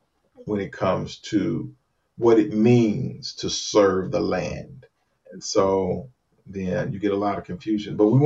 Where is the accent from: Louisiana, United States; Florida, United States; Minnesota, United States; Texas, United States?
Louisiana, United States; also born or lived in Compton / Oakland; And we talked a little bit about my dad and just growing up in Louisiana.